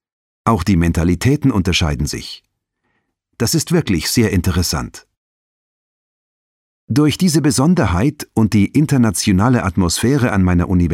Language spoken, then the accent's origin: German; Greece; now in Zürich, Switzerland; In meiner Heimat haben meine Freunde manchmal gesagt, du bist wirklich kein typischer Grieche.